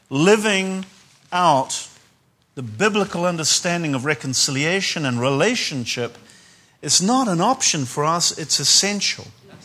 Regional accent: New Zealand; accent: Kiwi; moved away as an adult; now in Israel; When I came to Israel, when I immigrated from New Zealand, you hear this funny Kiwi accent. When I immigrated nearly 30 years ago, in fact 27 years ago accurately, came to Israel, There's another Kiwi here?

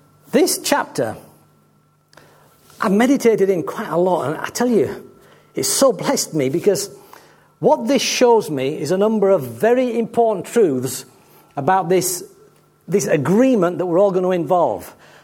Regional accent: United Kingdom; Oh, but we're British. We don't feel things.

